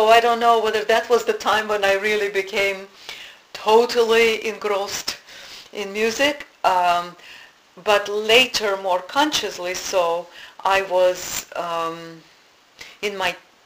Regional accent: Russia; English is a second language; I grew up in Russia, mm-hmm. and I was... literally growing up under the piano, because at that time it was still Soviet Union

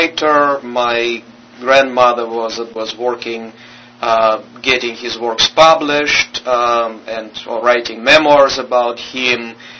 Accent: Moscow, Russia; English is a second language; In Moscow, and in Russia's capital, at that point the capital of the Soviet Union.

